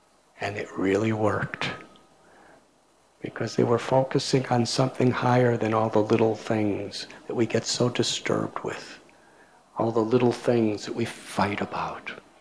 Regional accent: United States; born there; Because I was born in 1950 in the United States of America.

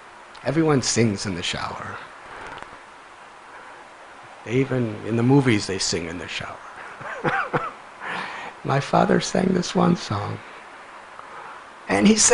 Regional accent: Illinois, United States; also born or lived in Chicago, United States; I was born in Chicago, Illinois. When I was 4 years old, my mother and father brought their three little sons to a village about 30 miles north of Chicago

